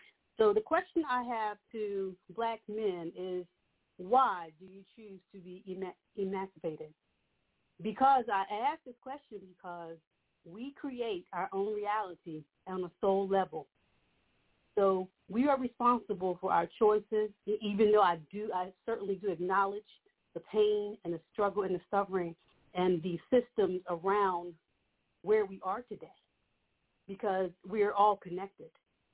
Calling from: Collegeville, Pennsylvania, United States; I'm calling from Collegeville, PA.

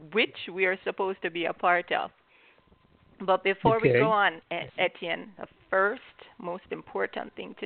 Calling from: Jamaica; I am here straight from Jamaica.

